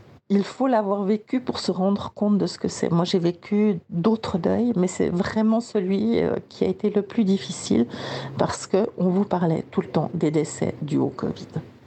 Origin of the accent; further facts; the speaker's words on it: Switzerland; now in Strasbourg, France; Je vis à Strasbourg. J'avais envie de vous partager en fait comment, en tant que Suisse de l'étranger